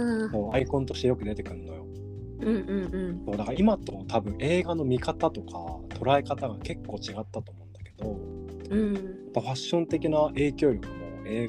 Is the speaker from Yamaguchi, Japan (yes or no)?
no; Yokohama, Kanagawa, Japan; 一応浜っ子なんだよ